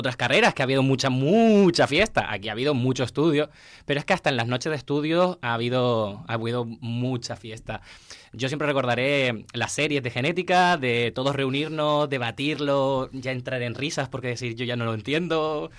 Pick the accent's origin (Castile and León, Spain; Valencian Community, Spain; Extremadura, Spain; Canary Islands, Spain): Canary Islands, Spain; soy de Canarias y en Canarias no está esta carrera